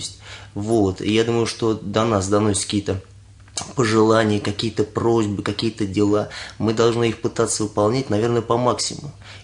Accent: Ramenskoye, Moscow Oblast, Russia; Ну, я коренной раменчанин. Родился в городе Раменск в 83 году.

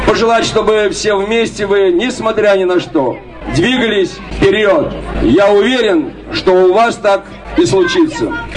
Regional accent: Novokharitonovo, Moscow Oblast, Russia; все мы из Новохаритоновского поселения. И есть понимание, что это малая родина, где мы живем, где живут наши дети, внуки, учатся, растут

